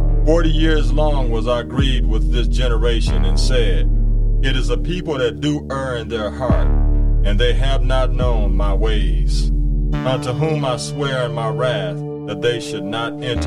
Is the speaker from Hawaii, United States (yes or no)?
no; Milwaukee, Wisconsin, United States; Milwaukee, Wisconsin, my hometown